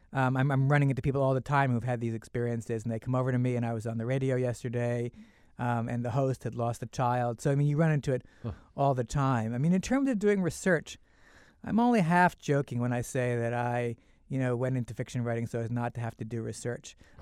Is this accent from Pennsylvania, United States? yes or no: no; New York City, New York, United States; And I was born in New York City in 1964, and I grew up right near Columbia.